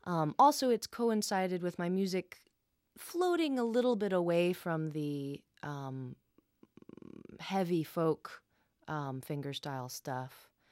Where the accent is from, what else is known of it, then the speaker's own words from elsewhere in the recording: Virginia, United States; also born or lived in Canada; Yeah. I grew up in Virginia. I was born in Canada, but grew up here.